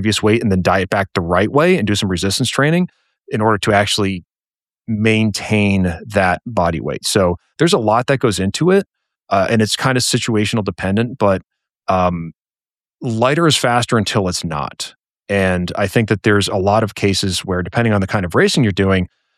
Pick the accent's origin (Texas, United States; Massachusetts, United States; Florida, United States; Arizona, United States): Massachusetts, United States; Boston; now in Asheville, United States; So I'm originally from Boston. I currently live in Asheville, North Carolina.